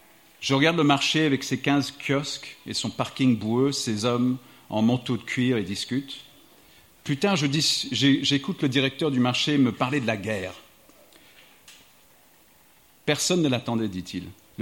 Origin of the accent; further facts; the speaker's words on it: Ireland; also born or lived in United States / France; Je suis irlandais, d'origine irlandaise, de nationalité irlandaise, de parents irlandais. Je suis né aux États-Unis, donc j'ai une nationalité américaine, j'ai un passeport américain. Je suis francophone, donc j'ai vécu longtemps en France